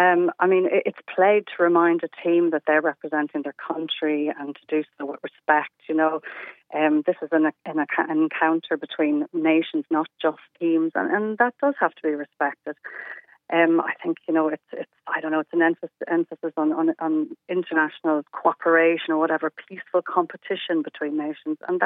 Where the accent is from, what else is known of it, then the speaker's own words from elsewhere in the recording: Ireland; also born or lived in United Kingdom; now in Germany; I mean, I lived in the UK for years, and all I can say is, as an Irish person over there